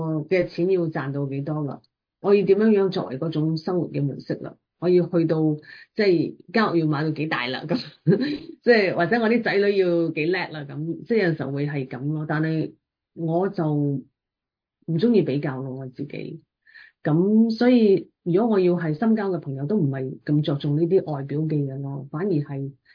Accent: China; now in United States; 佢都好興趣關於我作為中國人，我喺美國嘅一啲經歷啊咁

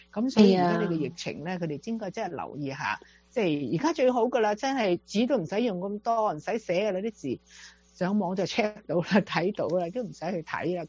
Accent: China; 我哋中国人好多唔做呢样嘢。

